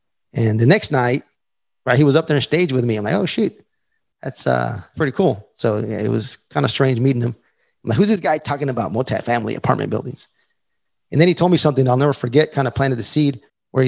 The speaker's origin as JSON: {"language": "English", "town": "El Paso", "region": "Texas", "country": "United States", "tie": "born or raised there", "said": "Dallas, Austin, my hometown, El Paso, Texas"}